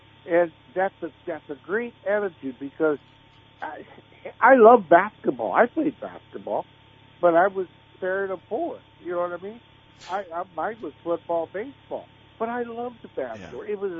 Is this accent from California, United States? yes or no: no; White City, Illinois, United States; Well, keep in mind, I was from White City, and in that era, you didn't know many people from Mount Olive.